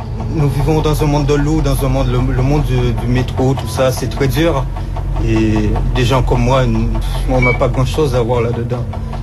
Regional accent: French Antilles, France; born there; Moi, mes parents sont d'origine indienne, mais moi, je suis né aux Antilles. Mais j'ai vécu ici, surtout.

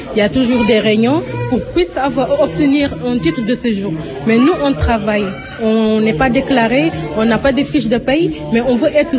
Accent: Senegal; moved away; Moi, je suis du Sénégal. Je sais qu'au Sénégal, on a du vie énorme.

